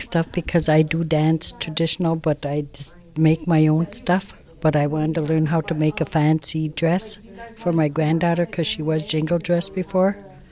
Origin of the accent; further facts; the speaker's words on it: Nett Lake, Minnesota, United States; I grew up in Net Lake.